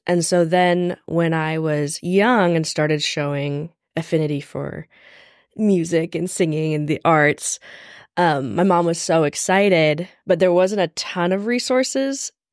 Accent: Washington, United States; So similarly, I grew up in Washington, like 45 minutes from Mariah

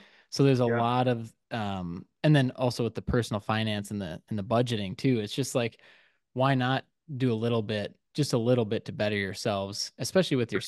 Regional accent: Detroit Lakes, Minnesota, United States; the Boys and Girls Club of Detroit Lakes, which is my hometown.

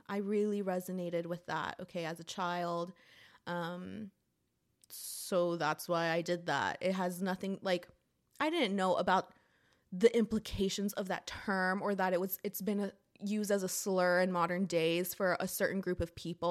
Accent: United States; But I'm American, and already this country is so individualistic.

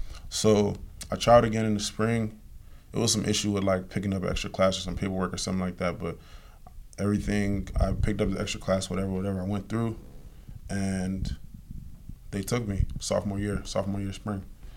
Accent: Maryland, United States; Like, I grew up in Maryland my whole life.

